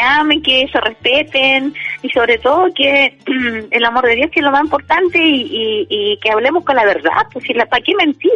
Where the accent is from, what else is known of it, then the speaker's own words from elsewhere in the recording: Talcahuano, Biobío, Chile; igual yo soy de Talcahuano, tengo familia en Lirquén, en Penco